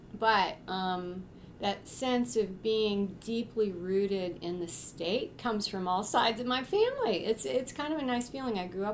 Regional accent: Asheville, North Carolina, United States; even though I grew up in Asheville, and my family's been there since my great-grandmother's generation

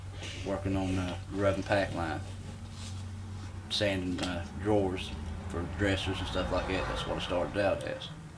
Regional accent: Richlands, Virginia, United States; born there; I was born in Southwest Virginia, Richlands, Virginia. My father, he worked in the coal mines.

